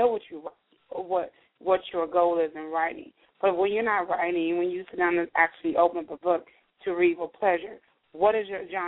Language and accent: English; Chicago, Illinois, United States; I'm from Chicago. We're right next door.